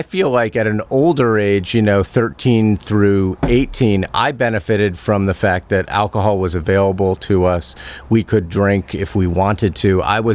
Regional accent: Paris, Île-de-France, France; I learned the love of wine from my father when we grew up in France. He was the headmaster of the American School of Paris.

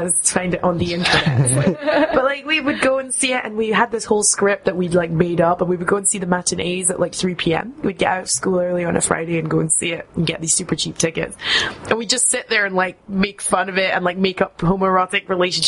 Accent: Scotland, United Kingdom; And I was like, as a Scottish person, I'm sitting there going, for God's sake.

